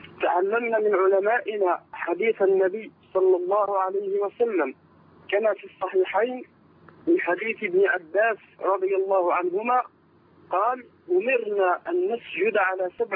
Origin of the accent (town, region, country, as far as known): Morocco